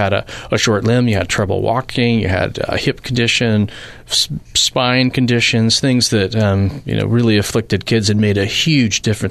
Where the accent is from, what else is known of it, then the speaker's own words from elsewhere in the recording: Spokane, Washington, United States; I'm from Spokane, Washington, originally, and I watched the Shriners Hospital be built there, right across the street from a hospital that my dad was the CEO at.